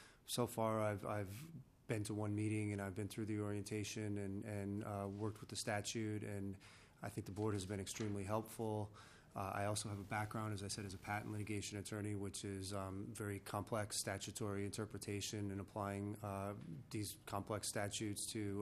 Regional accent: New Hope, Minnesota, United States; also born or lived in Washington, D.C.; I grew up here in Minnesota, out in New Hope. Went to Boston College, came back here, went to law school at the University of Minnesota.

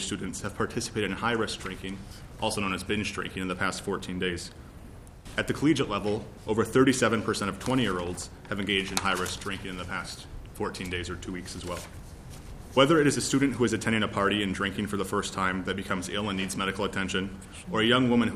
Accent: Rochester, Minnesota, United States; I'm the student body president at the University of Minnesota Twin Cities campus. I'm originally from Rochester, Minnesota.

